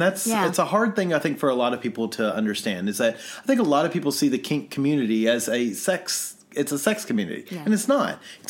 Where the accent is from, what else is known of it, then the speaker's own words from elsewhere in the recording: Kentucky, United States; I'm from Kentucky.